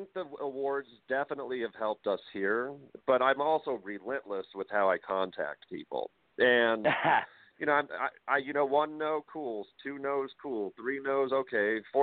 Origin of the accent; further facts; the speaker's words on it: Leadville, Colorado, United States; Okay, so I grew up here in Colorado, and I grew up way up in the mountains at the highest incorporated city in the U.S., a town called Leadville.